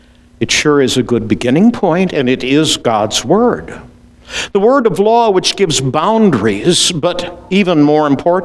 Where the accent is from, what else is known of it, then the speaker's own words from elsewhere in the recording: Iowa, United States; I don't like speed limits. I grew up in Iowa.